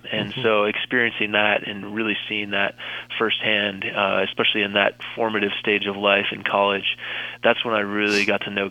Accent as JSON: {"language": "English", "town": "Dallas", "region": "Texas", "country": "United States", "tie": "born or raised there", "said": "I grew up in Dallas, Texas, and was part of the Bible Belt"}